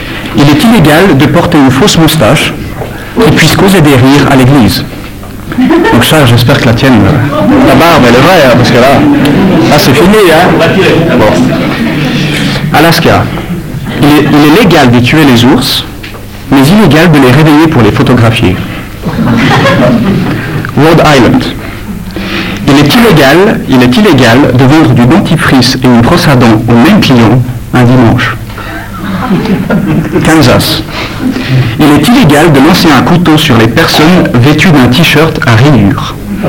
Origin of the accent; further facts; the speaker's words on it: Geneva, Switzerland; je suis un local, un sur la place, donc je suis de Genève.